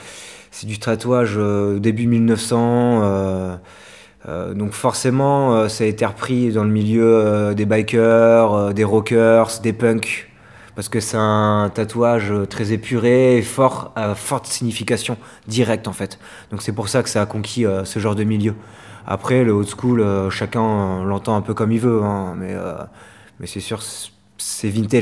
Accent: Lorient, Brittany, France; j'ai 28 ans. Je suis de Lorient

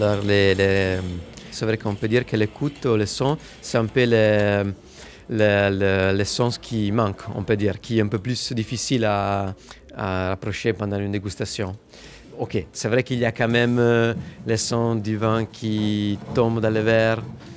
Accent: Italy; French is a second language; je viens d'Italie avec mon collègue français

